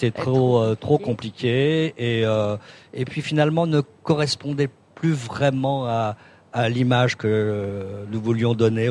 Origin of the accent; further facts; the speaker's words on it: Paris, Île-de-France, France; Moi, je ne suis pas ni rouennais ni trouvillais à la base, hein. Je suis un Parisien, mais il faut le dire doucement.